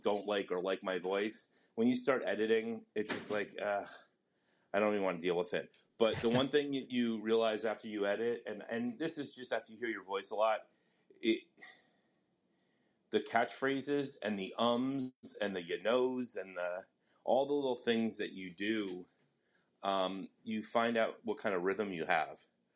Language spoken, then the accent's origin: English; Northeast, United States; instead of a Southern twang, I know I'm from the Northeast, that's for sure, with my, my voice.